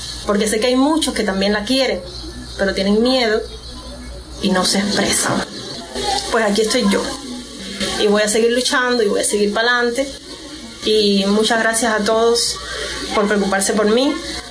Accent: Cuba; Yo soy una cubana más que no tiene miedo.

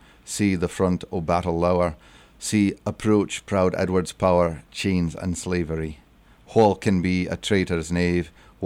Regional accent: Cullen, Scotland, United Kingdom; also born or lived in Richmond, United States; I was actually born in neither. I was born in Richmond in Virginia. And at 10 months old, my family moved back to the UK and back to Scotland.

